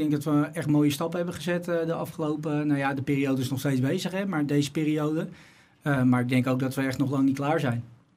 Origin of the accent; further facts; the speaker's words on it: Haarlem, North Holland, Netherlands; Geboren getogen Haarlemmer, ja. Ja, geboren in Haarlem-Oost, Slachthuisbuurt. En sinds mijn 14e met, ik denk, 1 of 2 kort onderbrekingen tijdens mijn studie woon ik in Schalkwijk.